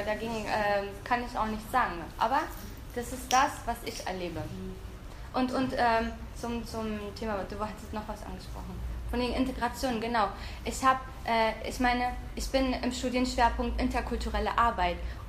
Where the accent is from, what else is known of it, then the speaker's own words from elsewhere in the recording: Berlin, Germany; Ja, weil ich bin in Berlin geboren.